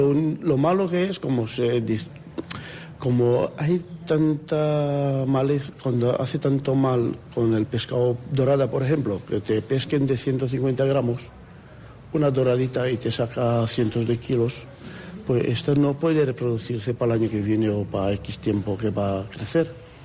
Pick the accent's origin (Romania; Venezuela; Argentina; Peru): Romania; Spanish is a second language; Yo romano.